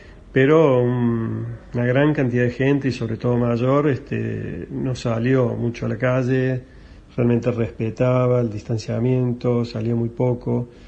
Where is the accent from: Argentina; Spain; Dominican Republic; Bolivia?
Argentina; now in Miami, United States; soy argentino, vivo en Miami, Estados Unidos, hace 5 años.